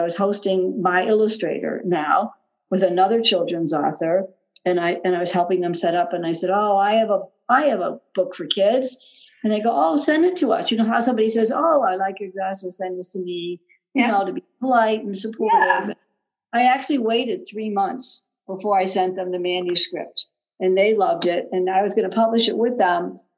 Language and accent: English; Chicago, Illinois, United States; also born or lived in Kansas; now in California, United States; I'm originally from Chicago. So I grew up in the snow and the cold and all the ice and everything.